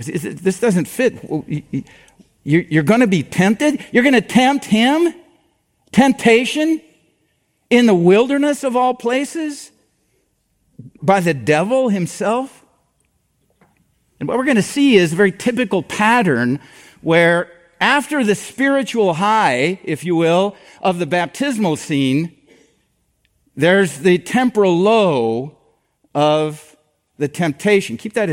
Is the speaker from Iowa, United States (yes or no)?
yes; Iowa, United States; I'm from Iowa, okay? I can tell you a manger is not where you put a baby, all right?